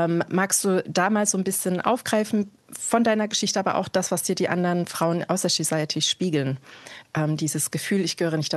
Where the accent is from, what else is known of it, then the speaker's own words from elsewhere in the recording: East Germany, Germany; auch wenn ich keine Wurzeln außerhalb Deutschlands habe, ich komme aus Ostdeutschland